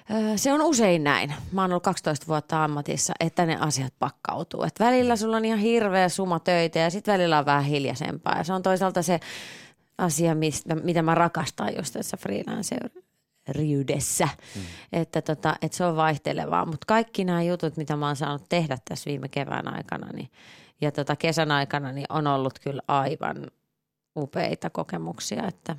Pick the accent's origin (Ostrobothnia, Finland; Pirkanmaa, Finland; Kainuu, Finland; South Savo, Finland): Pirkanmaa, Finland; Viiala; No kyllä, mä oon Viialasta kotoisin, nykyinen Akaa, eli siellä on kasvanut.